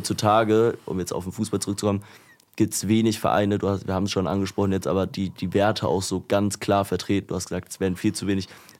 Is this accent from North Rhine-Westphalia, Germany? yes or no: no; Wiesbaden, Hesse, Germany; Ich bin Wiesbaden, ich komme aus Wiesbaden